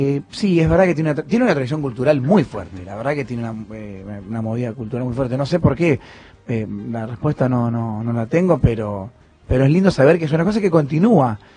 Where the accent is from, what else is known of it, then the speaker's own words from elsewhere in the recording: Argentina; nosotros somos argentinos.